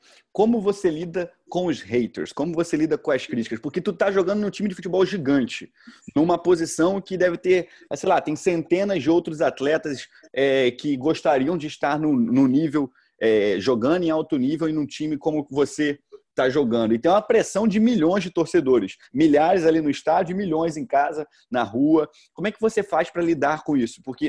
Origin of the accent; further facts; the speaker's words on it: Caxias, Brazil; eu falo que eu venho de Caxias, eu falo que eu sou de Caxias, eu falo que lá faz parte da minha origem